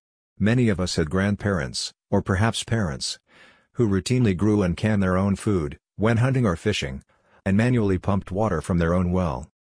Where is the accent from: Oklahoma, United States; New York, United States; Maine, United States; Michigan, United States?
Michigan, United States; Just from my own history, I grew up in Michigan.